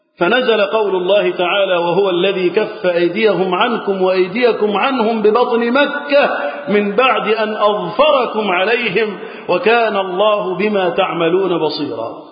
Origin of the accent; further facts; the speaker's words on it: Egypt; اللهم احفظ بلدنا مصر وسائر بلاد المسلمين من الفتن.